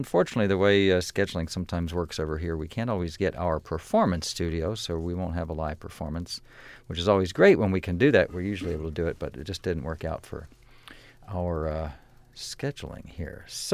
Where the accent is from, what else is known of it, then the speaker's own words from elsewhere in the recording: Pennsylvania, United States; Yeah, I'm from Pennsylvania, middle of central Pennsylvania. That's a 10-hour drive.